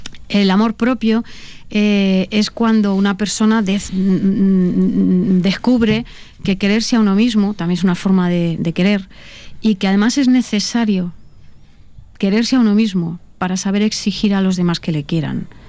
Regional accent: Albacete, Castilla-La Mancha, Spain; yo soy de Albacete

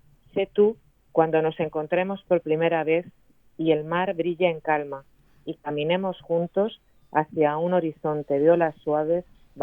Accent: Madrid, Community of Madrid, Spain; No, yo soy madrileña, tengo familia en Málaga, pero yo soy madrileña.

